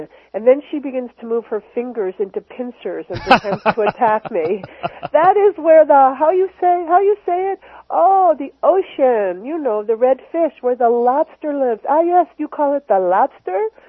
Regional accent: Maine, United States; No matter where I travel in the world, I am constantly reminded of the deep connection between my home state and Homaras Americanas, or Maine lobster.

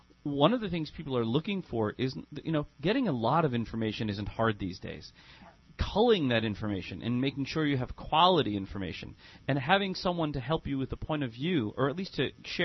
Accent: United States; I, as an American, get your newsletter.

